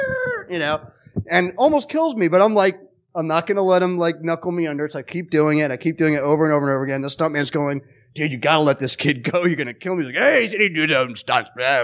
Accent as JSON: {"language": "English", "region": "England", "country": "United Kingdom", "tie": "born there", "said": "He cast me because I was born in England"}